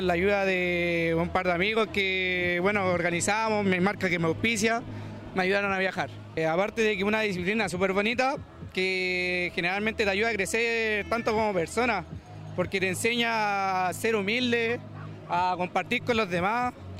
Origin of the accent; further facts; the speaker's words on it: Maipú, Santiago Metropolitan Region, Chile; vengo de competir de Santiago, de la comuna de Maipú.